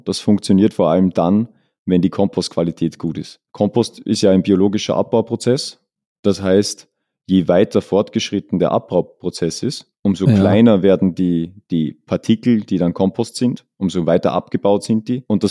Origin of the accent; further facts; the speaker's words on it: Austria; bei uns in Österreich.